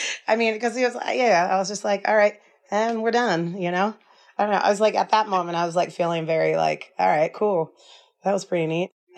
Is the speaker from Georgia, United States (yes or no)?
no; Alaska, United States; I'm from Alaska. I got this.